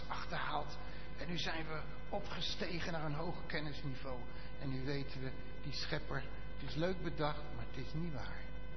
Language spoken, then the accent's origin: Dutch; Amersfoort, Utrecht, Netherlands; ik kom uit Amersfoort, dat is zo'n bolwerk van geïnformeerde